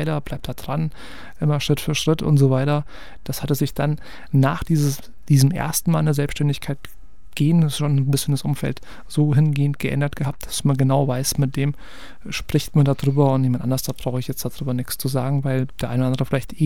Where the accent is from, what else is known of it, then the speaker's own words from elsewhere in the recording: Hesse, Germany; mein Nachbar im Vogelsberg, wo ich groß geworden bin.